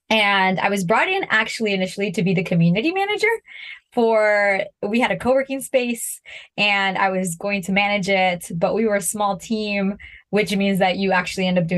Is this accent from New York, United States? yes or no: no; Houston, Texas, United States; I am from Houston, right? I was raised in Houston and my family was there.